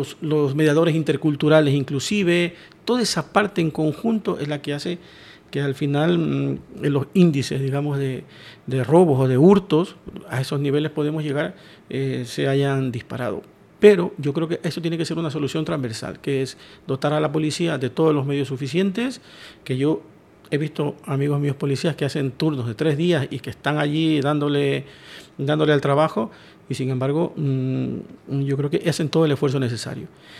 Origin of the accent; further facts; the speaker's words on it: Ecuador; moved away as an adult; ya con 56 años, yo digo, tengo la espalda curtida, un poco vine, fui un emigrante más. Yo vine de Ecuador en el año 90, en el año 2000, pues por la crisis bancaria que hubo, con 33 años